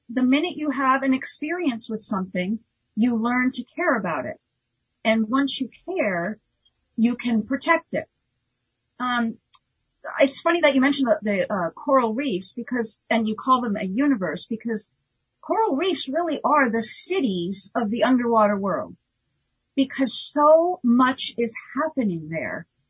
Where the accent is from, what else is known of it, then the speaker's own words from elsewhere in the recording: Vermont, United States; also born or lived in San Diego; I grew up in Vermont, so we were not on the coast, but we were on Lake Champlain.